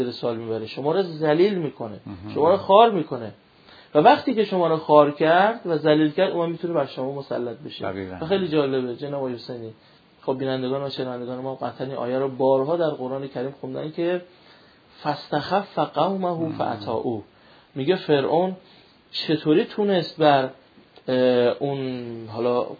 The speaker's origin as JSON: {"language": "Persian", "country": "Iran", "said": "شیعه بودن رو بذاریم کنار، همه مفاهیم دینی رو کنار، خلاصه ما ایرانی هستیم دیگه."}